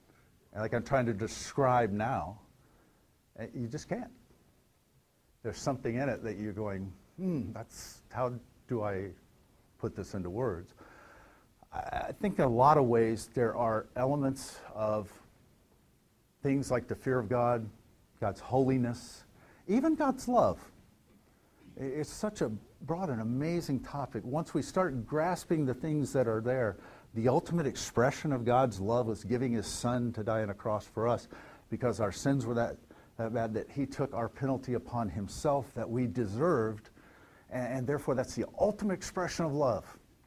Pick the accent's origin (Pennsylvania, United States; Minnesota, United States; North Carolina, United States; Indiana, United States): Indiana, United States; And first, I'm from Indiana, okay?